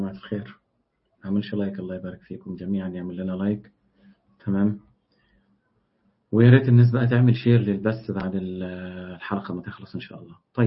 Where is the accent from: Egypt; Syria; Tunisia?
Egypt; وفي بلاوي كتير بتحصل زي اللي شفناه النهاردة عندنا في مصر، غير الناس اللي هتكسر إزاز في الشارع.